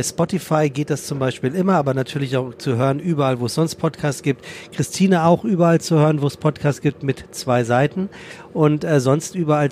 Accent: Frankfurt, Hesse, Germany; Also ich bin ja Frankfurter

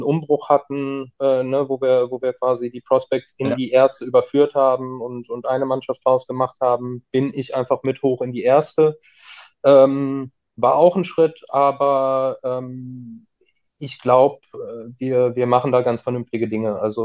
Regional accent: Cologne, North Rhine-Westphalia, Germany; now in Düsseldorf, Germany; Ich arbeite mittlerweile in Mönchengladbach, also ich habe, glaube ich, alles falsch gemacht, was man als Kölner

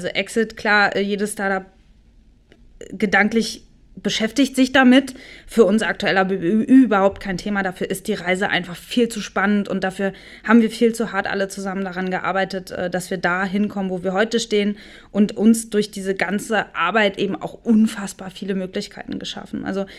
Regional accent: Berlin, Germany; born there; obwohl ich ja gebürtige Berlinerin bin

